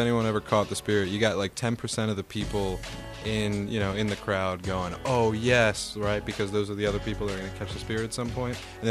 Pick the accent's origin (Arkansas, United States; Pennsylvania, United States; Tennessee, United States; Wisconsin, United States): Pennsylvania, United States; Philadelphia; Yeah, I'm from Philly.